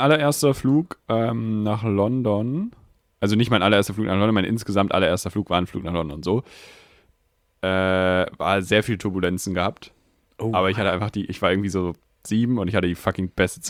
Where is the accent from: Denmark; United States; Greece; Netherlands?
Netherlands; German is a second language; Ich bin ja eigentlich Niederländer.